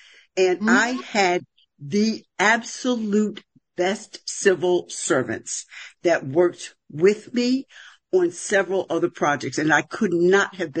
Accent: Philadelphia, Pennsylvania, United States; And needless to say, I knew nothing about agriculture. I'm from West Philadelphia.

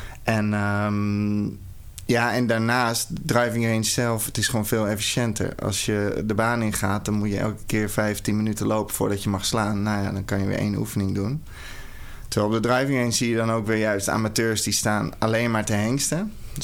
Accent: North Holland, Netherlands; also born or lived in Amsterdam; geboren in Amsterdam. Toen zijn mijn ouders naar een veilig dorpje in Noord-Holland gegaan. Want ze wilden niet dat ik in de grote enge stad opgroeide.

